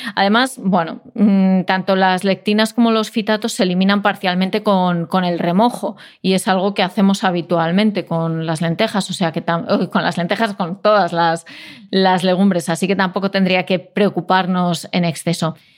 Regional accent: Castile and León, Spain; tú como asturiana, yo como leonesa, tenemos ahí ese vínculo con este tipo de alimentos

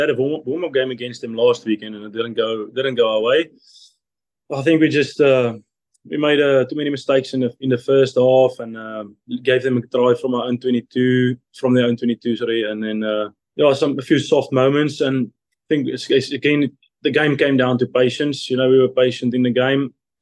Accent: Nylstroom, Limpopo, South Africa; I'm a guy from Nelstrom in South Africa, a small town. So I brought up with you just listen and respect the elderly

